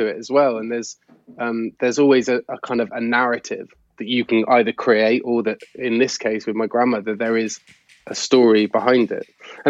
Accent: South West England, United Kingdom; so I grew up in Gloucestershire

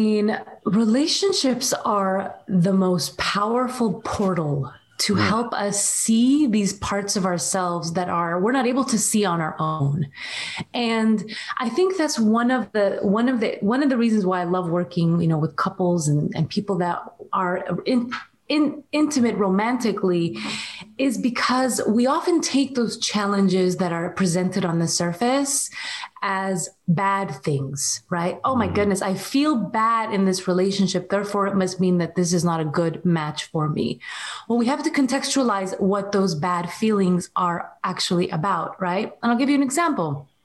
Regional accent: Syria; also born or lived in Saudi Arabia; That was something that was very challenging where we were growing up in Syria and in Saudi Arabia.

